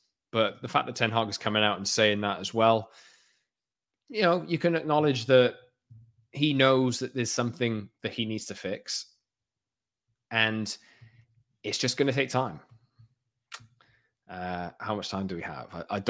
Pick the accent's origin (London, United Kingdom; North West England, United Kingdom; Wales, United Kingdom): Wales, United Kingdom; So as a Welshman, that frightens the life out of me